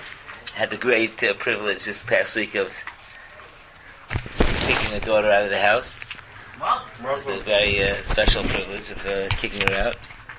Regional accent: New York, United States; As we all know, I'm a New Yorker.

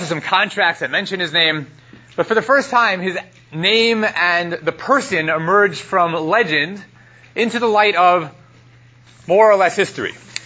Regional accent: Brooklyn, New York, United States; I grew up in Flatbush. I guess the other end of Flatbush.

